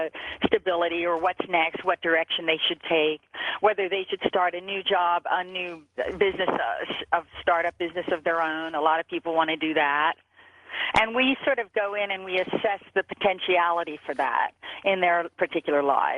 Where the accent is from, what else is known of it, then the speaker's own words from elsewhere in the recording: Pennsylvania, United States; now in Los Angeles, United States; Originally, we're from Philly. We're from outside of Philadelphia, a small rural town. But we live in Los Angeles for many years now.